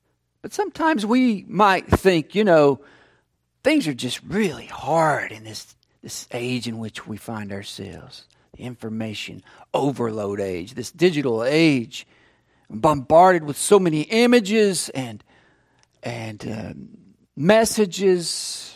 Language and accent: English; Chattanooga, Tennessee, United States; Coming closer to home, we think of Chattanooga, my hometown, the scenic city, right?